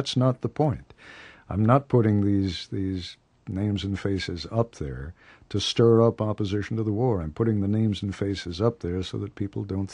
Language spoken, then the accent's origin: English; England, United Kingdom; I'm a World War II baby. I grew up in England during World War II.